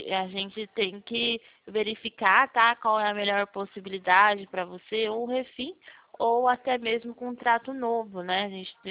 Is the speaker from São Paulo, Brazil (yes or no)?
yes; São Paulo, Brazil; Sou de São Paulo.